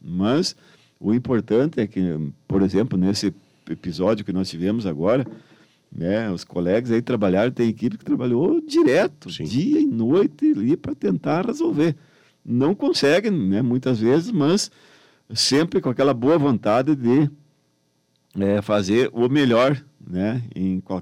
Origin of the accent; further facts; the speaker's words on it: Santo Augusto, Rio Grande do Sul, Brazil; now in Passo Fundo, Brazil; Quando eu cheguei aqui em Passo Fundo, que eu vim lá do Santo Augusto, da região das Missões, para cá, não tinha.